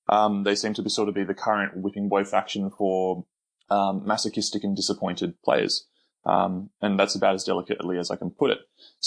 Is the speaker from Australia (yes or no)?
yes; Sydney, New South Wales, Australia; I am from Sydney, Australia.